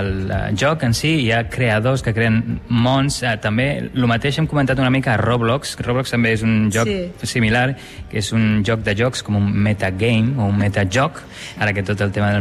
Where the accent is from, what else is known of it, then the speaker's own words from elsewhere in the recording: Catalonia, Spain; now in New York, United States; soc de prop de Barcelona, ara visc a Nova York, així que abans a la xerrada que hem donat deia que soc de Barcellorc.